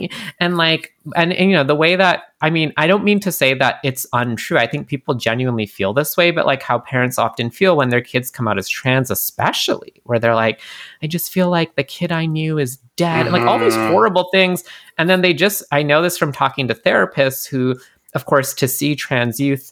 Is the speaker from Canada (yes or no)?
yes; Canada; because I'm Canadian